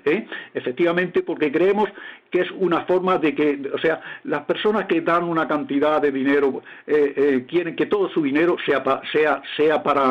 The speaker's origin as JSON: {"language": "Spanish", "region": "Andalusia", "country": "Spain", "said": "Yo soy andaluz."}